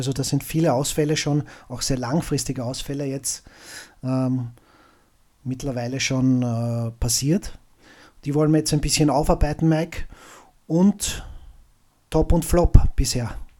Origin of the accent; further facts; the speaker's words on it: Vienna, Austria; es gibt immer was zu tun und die Technik ist ein Hund, wie man bei uns in Wien sagt.